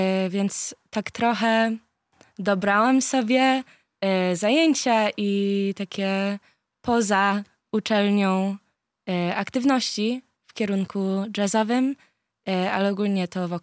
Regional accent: Chicago, Illinois, United States; Często jak ktoś się pyta, skąd jestem ze Stanów i mówię Chicago

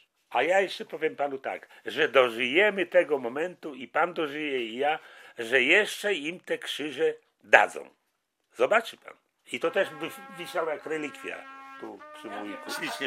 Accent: Supraśl, Podlaskie Voivodeship, Poland; Jestem rodowitym supraślaninem.

